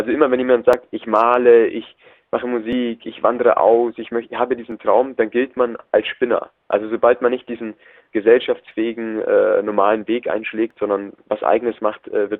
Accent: Munich, Bavaria, Germany; now in Berlin, Germany; Also ich komme ja aus München und das ist ziemlich versnobbt

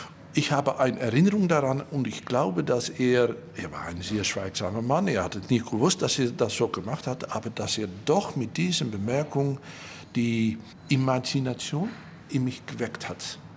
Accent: eastern Netherlands, Netherlands; German is a second language; ich bin aufgewachsen im Osten von den Niederlanden

